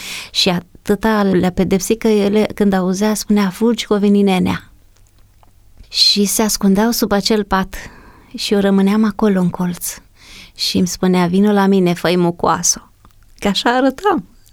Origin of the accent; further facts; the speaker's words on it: Zimnicea, Teleorman, Romania; born there; M-am născut în Zimnicea Teleorman, în 1959, pe 16 mai, dintr-o familie foarte săracă, extrem de săracă